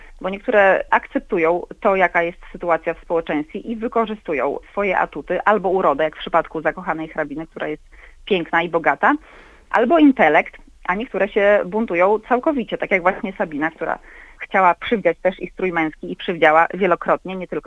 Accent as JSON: {"language": "Polish", "region": "Podlaskie Voivodeship", "country": "Poland", "said": "Ja pochodzę właśnie z małej wsi na Podlasiu."}